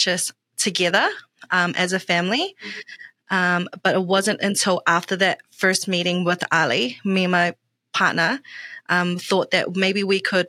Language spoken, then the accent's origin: English; South Auckland, Auckland, New Zealand; as you guys all know already now. I am 24 years old. I grew up in South Auckland, so born and bred from South Auckland, and I am Niue and Tongan.